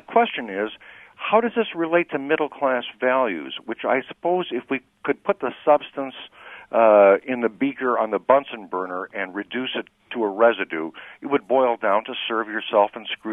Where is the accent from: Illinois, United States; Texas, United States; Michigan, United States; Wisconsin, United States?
Wisconsin, United States; Milwaukee; Now, I grew up in Milwaukee, Wisconsin, which the Urban League at one point said was the most racist, segregated city in America.